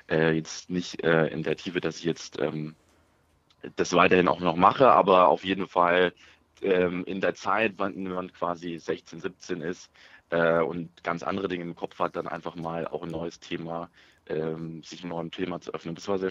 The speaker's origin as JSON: {"language": "German", "region": "Hesse", "country": "Germany", "tie": "born or raised there", "said": "Ich bin in der Nähe von Frankfurt auf zur Schule gegangen"}